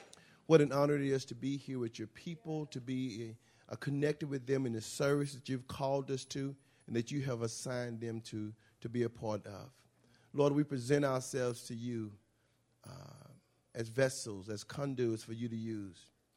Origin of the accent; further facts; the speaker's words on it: Madison, Alabama, United States; I'm from Madison, Alabama.